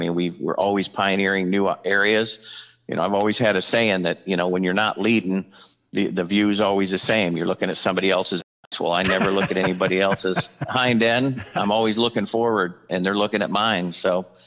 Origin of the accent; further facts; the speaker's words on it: Sandy Creek, New York, United States; moved away as an adult; now in Alaska, United States; from upstate New York, from a little town called Sandy Creek in the foothills of the Adirondack Mountains. I was born and raised on Lake Ontario, working on the fishing boats and a guide there.